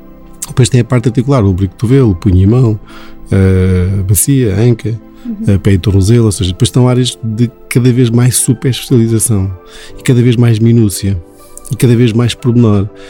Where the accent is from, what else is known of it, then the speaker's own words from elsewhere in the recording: Tondela, Centro, Portugal; Eu sou de Tondela naturalmente, mas o sítio onde eu moro, onde eu tenho os meus amigos, a minha família, onde eu cresci, onde eu vivo, chama-se Mosteiro de Fragas.